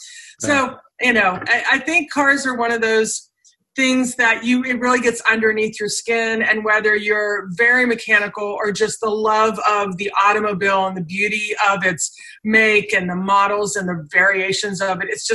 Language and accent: English; Maryland, United States; born there; And I was born in Maryland, and my dad was stationed in Fort Meade, you know, some post around there.